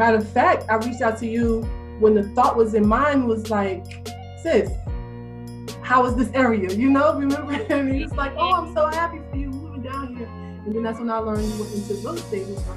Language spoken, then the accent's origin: English; New York, United States; You know, I'm from New York, New Jersey area, right?